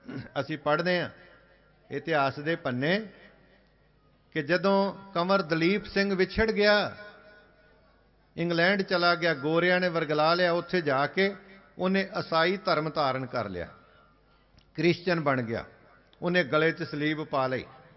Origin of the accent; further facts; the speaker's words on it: Punjab, India; ਅਸੀਂ ਪੰਜਾਬ ਦੇ ਰਹਿਣ ਵਾਲੇ ਹੋਈਏ